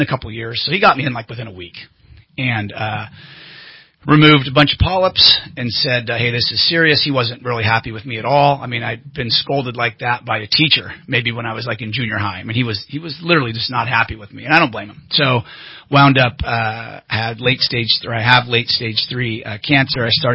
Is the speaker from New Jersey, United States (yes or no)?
no; Anderson, California, United States; also born or lived in Orange County, California; I've lived in Palo Cedro, Cottonwood, Anderson, Shasta Lake or Central Valley. So lived all over Shasta County. Was born in Orange County, but we moved here when I was about 3.